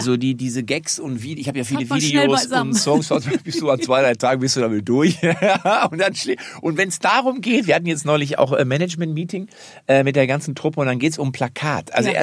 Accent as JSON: {"language": "German", "town": "Lippstadt", "region": "North Rhine-Westphalia", "country": "Germany", "tie": "born or raised there", "said": "Bin ich in meiner Heimatstadt in Lippstadt, ist so ein bisschen wie Berlin, nur ohne Menschen."}